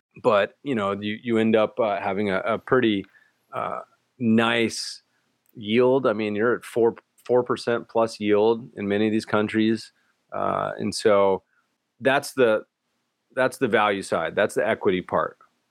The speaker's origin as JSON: {"language": "English", "country": "Canada", "lives_now": "United States", "said": "And as a Canadian"}